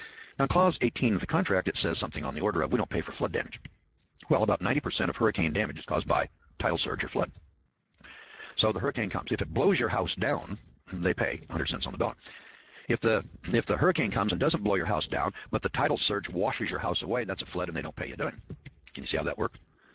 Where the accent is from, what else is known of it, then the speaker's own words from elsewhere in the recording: Boise, Idaho, United States; Now, I'm from Boise, Idaho, and one day I got to thinking about insurance back in the 1980s